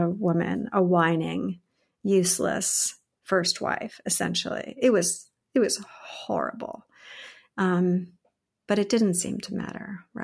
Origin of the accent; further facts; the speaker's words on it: Fresno, California, United States; moved away as an adult; I grew up in Fresno, California, which is in the San Joaquin Valley. And this was, born in 1965. So, and then I left when I was 21, for various reasons, which I won't go into now.